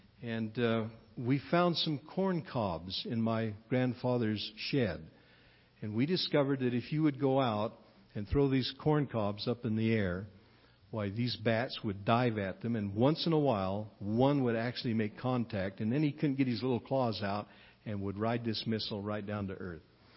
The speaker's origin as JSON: {"language": "English", "town": "Delta", "region": "Utah", "country": "United States", "tie": "born there", "said": "I was born on Halloween, and I was born in Delta, Utah, in the year 1934."}